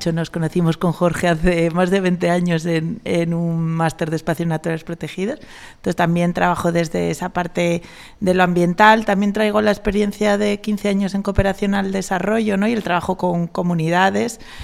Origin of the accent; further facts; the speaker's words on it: Piedras Blancas, Asturias, Spain; Yo soy asturiana, de Piedras Blancas, ¿no? No de Piloña, pero bueno, siempre quise volver a la tierrina, ¿no?, después de muchos años fuera.